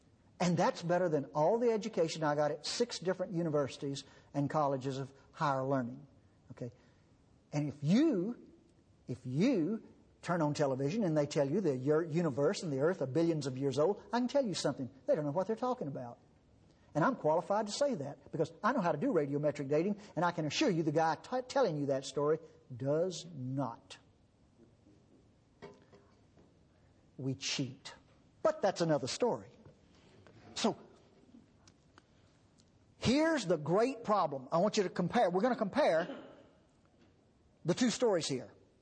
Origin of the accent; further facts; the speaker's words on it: Texas, United States; We're from Texas.